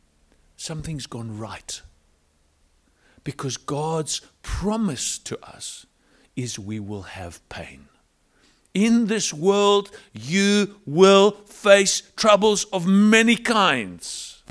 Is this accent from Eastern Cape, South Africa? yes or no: no; Cape Town, Western Cape, South Africa; also born or lived in United Kingdom; now in United States; being a South African, Capetonian, British, starting to become Californian, right?